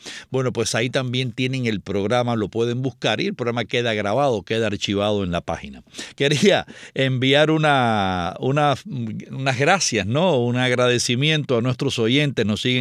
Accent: Guanabacoa, Havana, Cuba; Guanabacoa es mi tierra, ¿no? Ahí nací yo, en la tierra del babalao, sí señor.

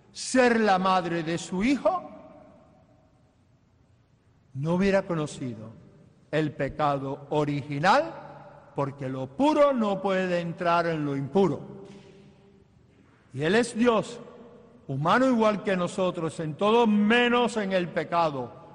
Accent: Cuba

